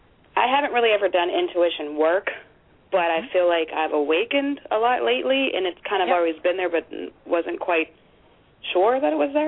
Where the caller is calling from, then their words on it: Pennsylvania, United States; I am calling from Pennsylvania.